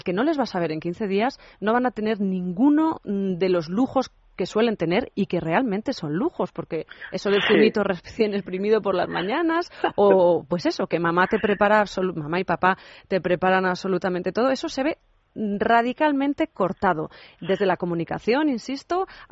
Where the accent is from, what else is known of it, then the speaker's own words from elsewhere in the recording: Spain; Normalmente en España las madres somos muy madrazas